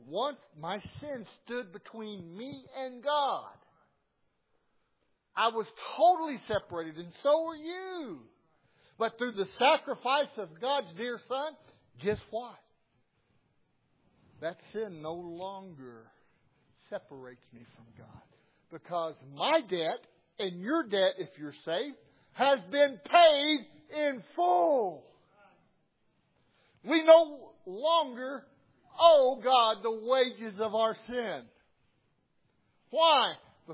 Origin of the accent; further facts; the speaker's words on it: the South, United States; I'm from the South. And where I'm from, there is such a thing as a race barrier.